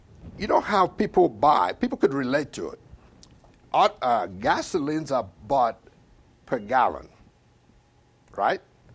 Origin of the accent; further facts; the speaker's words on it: Nigeria; now in United States; I'm from Nigeria originally. Insurance is not important. Come to this country, insurance is required.